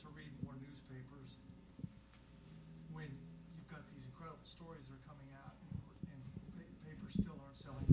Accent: Lexington, Kentucky, United States; I'm a writer from Lexington, Kentucky.

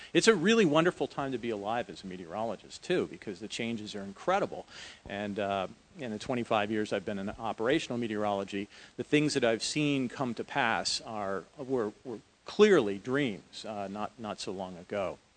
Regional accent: East, United States; now in Norman, United States; I came in 1996 to Norman. I grew up in the East.

